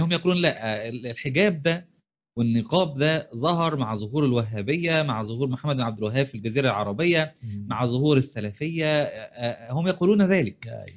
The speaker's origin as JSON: {"language": "Arabic", "region": "Upper Egypt", "country": "Egypt", "said": "أنا من الصعيد من بلاد الصعيد."}